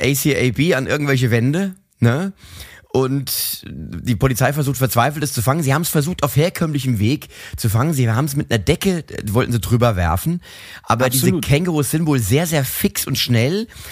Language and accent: German; Mainz, Rhineland-Palatinate, Germany; Kleiner, wertvoller Hintern, könnte man es übersetzen. Das sagt man so bei uns in Mainz.